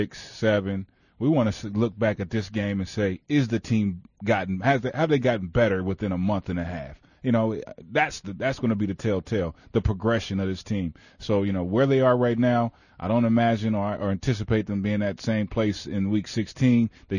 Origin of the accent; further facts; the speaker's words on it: Dayton, Ohio, United States; Yeah, I'm from Dayton, Ohio, man.